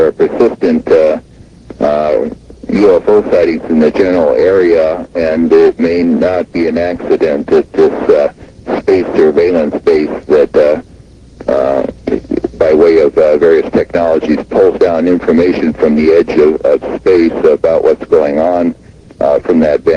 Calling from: Seattle, Washington, United States; Seattle, Washington.

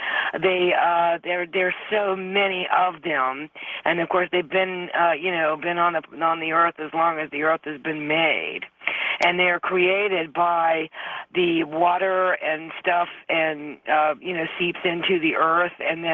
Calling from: Jacksonville, United States; I'm calling from Jacksonville.

